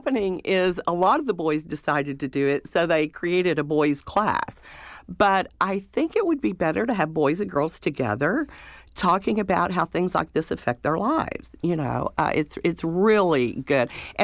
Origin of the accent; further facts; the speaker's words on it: the South, United States; Yeah, you know, I'm in the South. I grew up in the South.